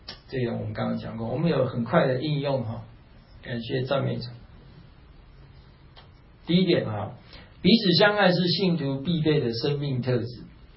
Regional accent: Taiwan; 我们台湾话叫输人不输什么，输人不输阵

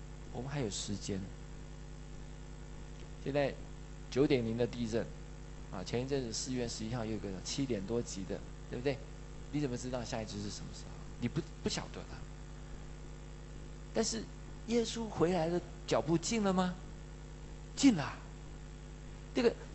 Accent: Taiwan

